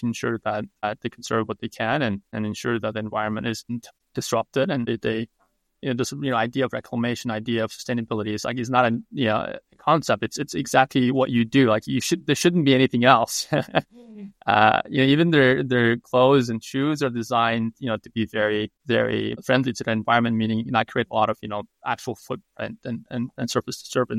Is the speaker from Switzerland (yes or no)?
no; Mongolia; So I was actually born and raised in Mongolia during a very interesting time when Mongolia was going through this incredible change and disruption.